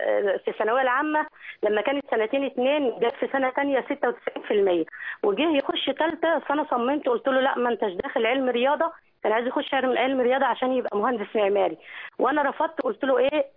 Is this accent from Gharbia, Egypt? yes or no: yes; Gharbia, Egypt; واحنا من الغربية،